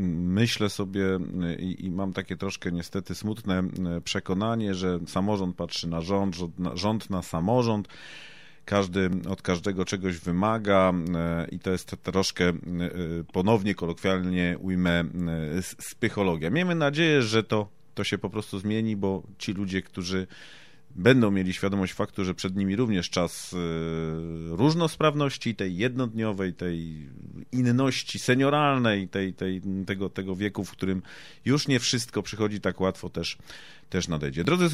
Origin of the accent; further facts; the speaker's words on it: Lower Silesian Voivodeship, Poland; Ja pochodzę z niewielkiego miasteczka na Dolnym Śląsku.